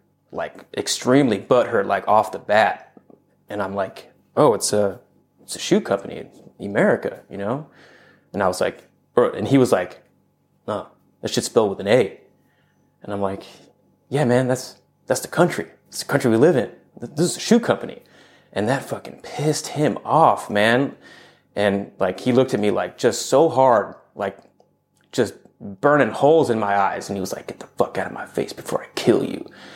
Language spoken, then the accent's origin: English; Fremont, California, United States; I grew up in Northern California.